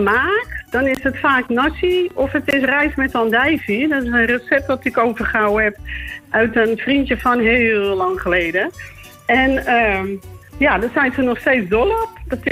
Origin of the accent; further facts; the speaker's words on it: Zaandam, North Holland, Netherlands; born there; now in Almere, Netherlands; Ik kom uit Zaandam, geboren.